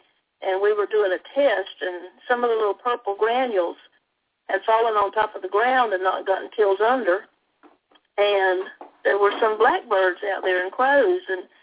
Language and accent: English; Salem, Florida, United States; I grew up here in Taylor County, Florida, on a farm near Perry, Florida, well, actually Salem, Florida, which is just a little tiny place that had a elementary school and a post office and a couple little stores.